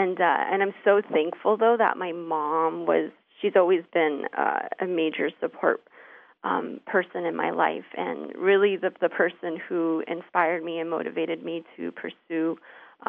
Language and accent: English; Albuquerque, New Mexico, United States; also born or lived in Navajo Nation; I was born on the Navajo Nation and grew up in Albuquerque, New Mexico.